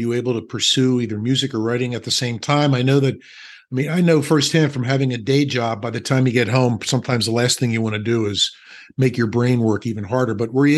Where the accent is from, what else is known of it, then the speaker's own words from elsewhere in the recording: Pennsylvania, United States; I grew up on Brill Street, which was a little street that was near Tabor and Godfrey. I used to tell people I lived behind Sears on the Boulevard when Sears on the Boulevard was there.